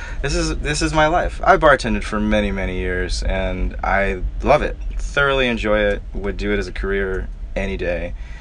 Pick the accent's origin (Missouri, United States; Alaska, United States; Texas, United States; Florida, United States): Florida, United States; now in Brooklyn, United States; And then I grew up in Florida, but have been in Brooklyn for a long time.